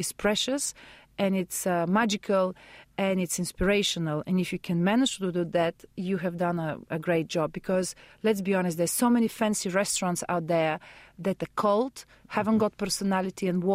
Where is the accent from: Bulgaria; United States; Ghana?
Bulgaria; I grew up in communist Bulgaria, which was very still influenced by Turkish influences.